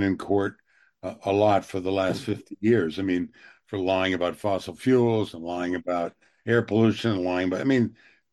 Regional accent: United States; I mean, just as an American media consumer

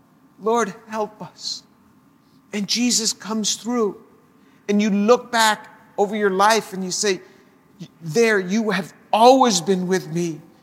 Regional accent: New York, United States; You know, I'm from New York, and I used to go hunting in New York State.

